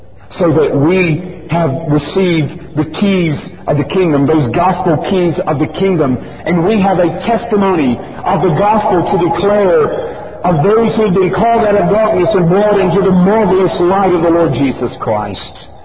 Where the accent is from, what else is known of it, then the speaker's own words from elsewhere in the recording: Alabama, United States; You know, growing up in Alabama, Bear Bryant, Karen remembers it.